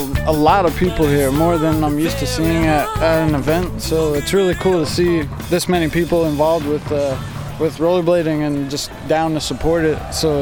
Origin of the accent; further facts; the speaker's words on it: California, United States; I'm from California, and I'm 24 years old.